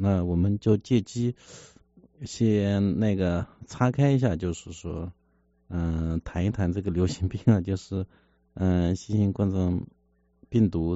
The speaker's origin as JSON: {"language": "Chinese", "town": "Suzhou", "region": "Jiangsu", "country": "China", "said": "也跟我一样是来自江苏的苏州，所以我们是老乡。"}